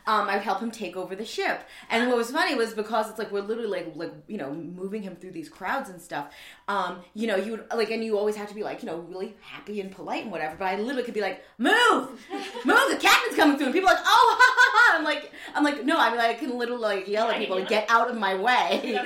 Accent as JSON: {"language": "English", "region": "New York", "country": "United States", "said": "I'm from New York, and okay. I'm 37."}